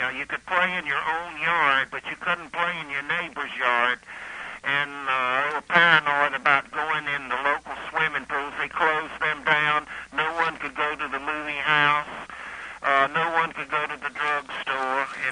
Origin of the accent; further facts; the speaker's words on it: Greensboro, North Carolina, United States; It's in Greensboro, my hometown.